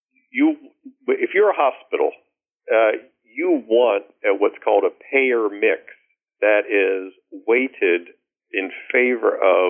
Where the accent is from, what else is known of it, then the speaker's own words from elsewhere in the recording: Lancaster, Ohio, United States; The hospital in Lancaster, Ohio, where Glass House was set, my hometown, same thing.